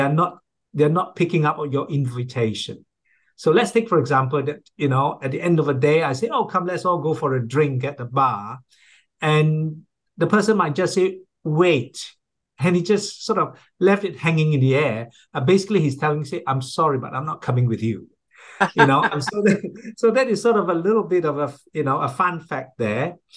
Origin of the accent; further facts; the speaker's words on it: Singapore; And I have to say that being a Singaporean Chinese, you know, I would have thought that it would not be too difficult